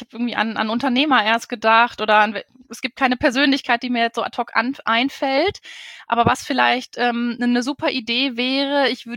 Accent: Bielefeld, North Rhine-Westphalia, Germany; Bielefeld. Also ich bin Ur-Bielefelderin, ein Bielefelder Urgestein.

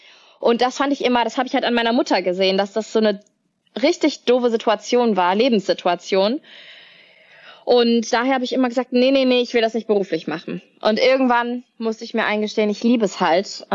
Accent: Cologne, North Rhine-Westphalia, Germany; ich bin Kölnerin

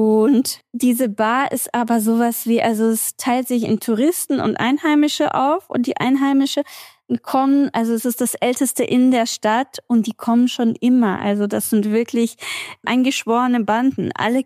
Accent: United States; Das muss ich ja auch als Amerikaner, wenn ich irgendwohin verreise.

